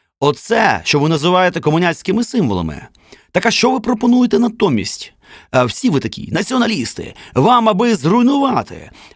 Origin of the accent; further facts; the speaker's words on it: Kyiv, Ukraine; От я народився і виріс у Києві.